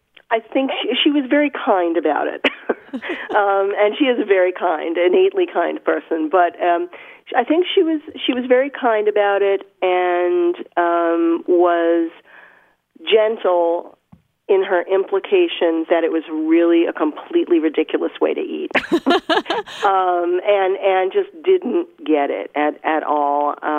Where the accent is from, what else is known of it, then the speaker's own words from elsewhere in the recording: New York, United States; And you know, growing up in New York, I mean, I did not have a green thumb.